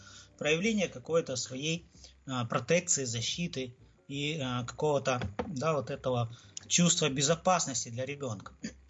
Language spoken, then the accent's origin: Russian; Krasnodar, Krasnodar Krai, Russia; из Краснодара, приветствую вас